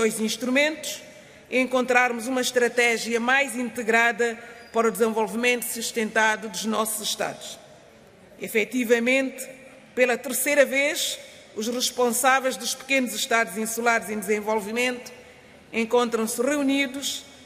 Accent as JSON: {"language": "Portuguese", "country": "São Tomé & Príncipe", "said": "Venho do Atlântico, das ilhas de São Tomé e Príncipe, situadas no Golfo da Guiné"}